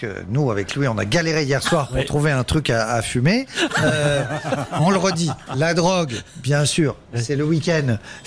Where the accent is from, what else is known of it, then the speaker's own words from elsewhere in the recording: Marrakesh, Marrakesh-Safi, Morocco; Je viens de Marrakech.